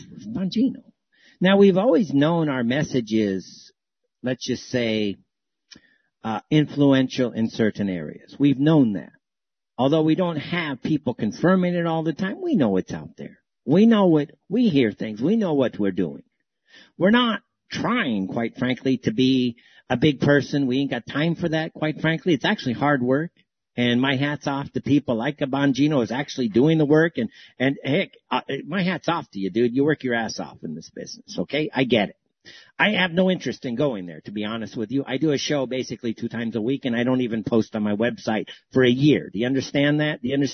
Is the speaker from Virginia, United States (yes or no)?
no; Los Angeles, California, United States; If I go out and I go to back to my hometown, Los Angeles, right?